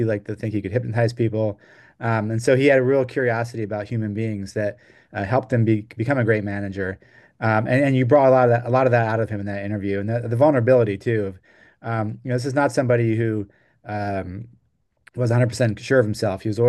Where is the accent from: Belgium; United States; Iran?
Belgium; my mom's from Catonsville, but I grew up in Belgium, by the way, and so I grew up with baseball in America being far away